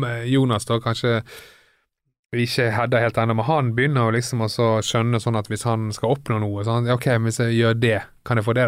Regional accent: Bergen, Vestland, Norway; husk, vi er fra Fana.

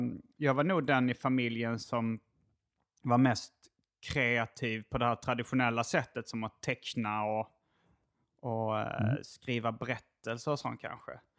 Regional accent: Hjärup, Skåne, Sweden; born there; Men jag är född 1978 i Skåne. En liten sovstad mellan Malmö och Lund som heter Järup.

